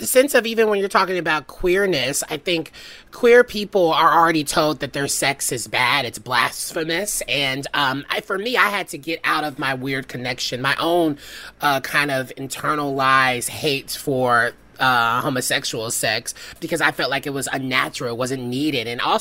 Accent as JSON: {"language": "English", "region": "Bible Belt", "country": "United States", "tie": "born or raised there", "said": "So sex ed for me was very traditional. I grew up in the Bible Belt, so it was very heteronormative."}